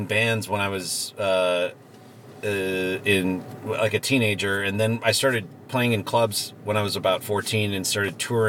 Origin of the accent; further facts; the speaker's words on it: Milwaukee, Wisconsin, United States; I'm from Milwaukee originally, and I was in Milwaukee in my early 20s